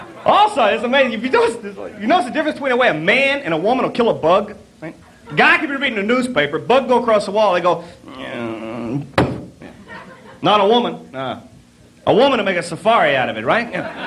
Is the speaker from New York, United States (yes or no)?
no; Texas, United States; As he said, I'm from Texas. Amazingly enough, in Texas, the thing we're most proud of, the Alamo.